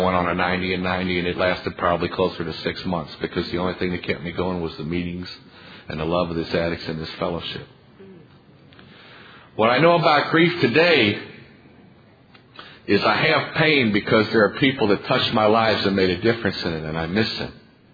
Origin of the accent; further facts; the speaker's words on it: St. Louis, Missouri, United States; I'm from St. Louis, Missouri, and the world came to our house for the party back in 1996.